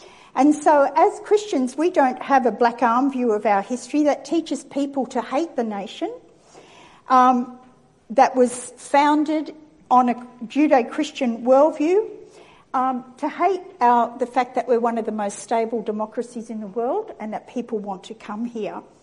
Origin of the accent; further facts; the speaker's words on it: Newcastle, New South Wales, Australia; My story is I grew up in Newcastle in Anglo-Saxon land, and my experience of Australia Day was the beach and the barbecue.